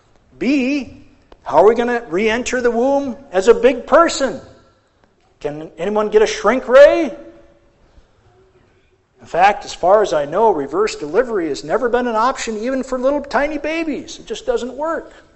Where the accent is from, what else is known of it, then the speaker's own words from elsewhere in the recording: Aberdeen, South Dakota, United States; born there; she was born in my hometown of Aberdeen, mine, South Dakota